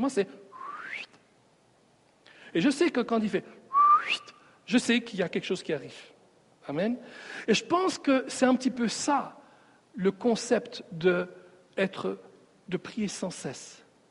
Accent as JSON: {"language": "French", "region": "Sicily", "country": "Italy", "said": "Moi, je viens de la Sicile, hein, attention. Hein. On est plein de couteaux en Sicile, hein."}